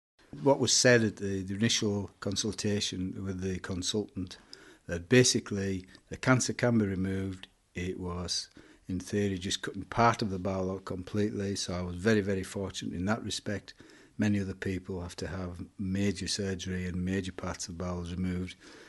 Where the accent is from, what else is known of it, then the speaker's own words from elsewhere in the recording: Cockermouth, North West England, United Kingdom; I'm from Cockermouth.